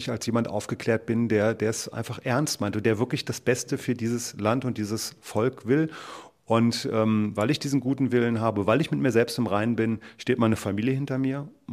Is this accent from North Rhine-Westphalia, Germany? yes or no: no; Bornhagen, Thuringia, Germany; weil ich auf dem Weg von Bornhagen, meinem Heimatort, nach Erfurt war